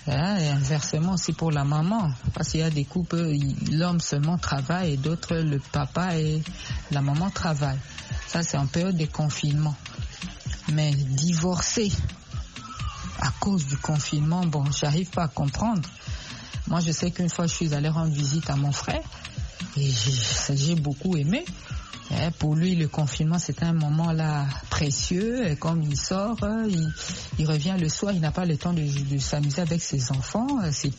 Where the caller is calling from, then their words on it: DR Congo; Bon, ici chez nous, en Afrique, particulièrement en RDC, j'ai pas beaucoup appris ça.